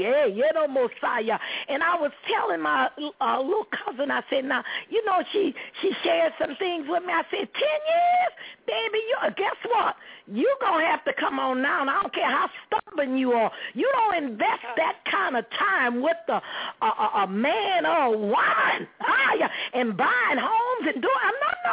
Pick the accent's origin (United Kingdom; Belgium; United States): United States; New Orleans, Louisiana; Hey, I came from New Orleans. I knew how to coordinate.